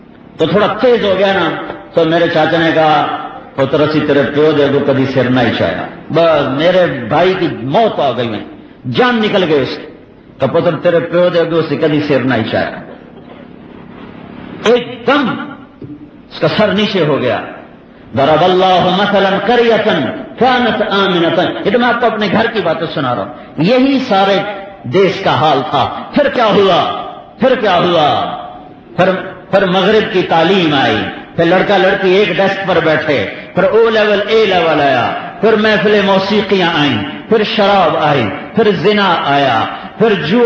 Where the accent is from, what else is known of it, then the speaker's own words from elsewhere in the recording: Talamba, Punjab, Pakistan; میں نے کہا جی تلمبے جا رہا ہوں. کہا رہے تجھے پتہ بھی ہے تلمبا کدھر ہے؟ میں کہا بابا جی میرا اپنا گاؤں ادھر ہے